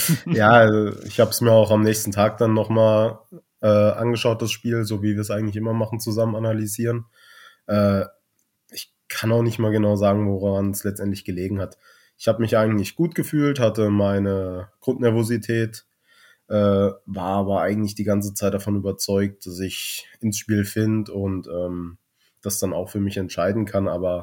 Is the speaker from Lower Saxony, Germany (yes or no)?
no; Hesse, Germany; born there; Da ich gebürtiger Hesse bin und nur Wahlbayer bin